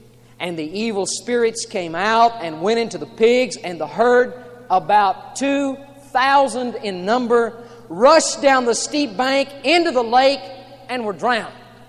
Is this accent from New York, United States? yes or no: no; Texas, United States; I grew up in South Texas, and I've seen a lot of hog farms.